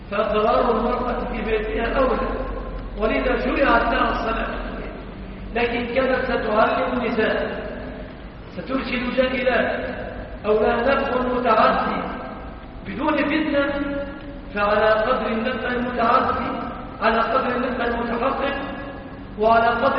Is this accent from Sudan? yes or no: no; Egypt; الشبكة في بلادنا مصر في نواحينا ما ندري في مصر نعتبرها هذا الصداق